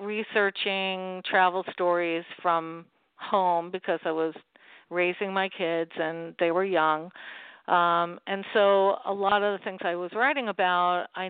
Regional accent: Port Chester, New York, United States; now in Stamford, United States; I live in Stamford, Connecticut. So I don't actually live in Westchester, but I grew up in Portchester, which is in Westchester County, and I know it really, really well.

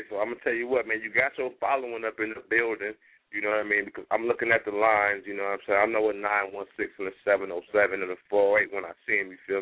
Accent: Midwest, United States; But I gotta ask you the typical interview question, fam, because I'm from the Midwest.

